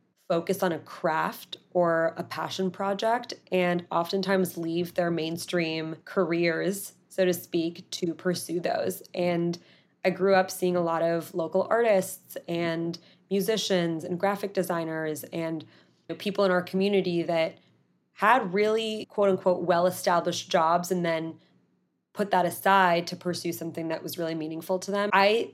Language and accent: English; Portland, Oregon, United States; I'm from Portland, Oregon, and I love visiting and going back home because it is one of the most laid back and relaxing cities, in my opinion.